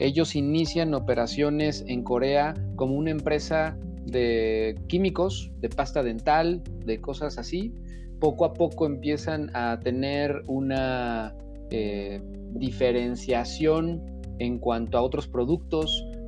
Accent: Mexico; Nosotros como mexicanos, el consumidor mexicano, tenemos una cercanía cultural, amistosa y histórica con los Estados Unidos de Norteamérica

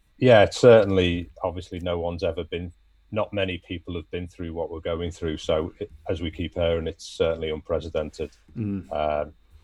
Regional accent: Liverpool, North West England, United Kingdom; there was a couple of older lads who lived in my street back at home growing up in Liverpool.

